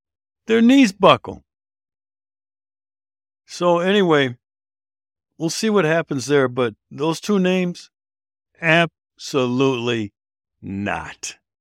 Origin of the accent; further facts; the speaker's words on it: Milwaukee, Wisconsin, United States; Hundreds turn out in Milwaukee, my hometown, for solidarity with Palestine.